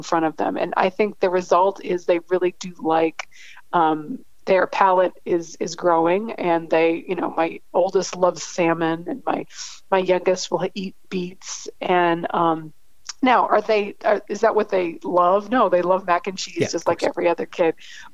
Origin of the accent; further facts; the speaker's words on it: Massachusetts, United States; You know, I'm from Massachusetts